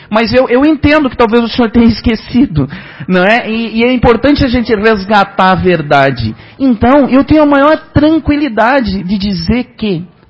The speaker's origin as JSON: {"language": "Portuguese", "region": "Goiás", "country": "Brazil", "said": "Tenho filho formosense, tenho filho baiano, tenho 42 anos. Então, eu tenho as raízes, eu sou goiano"}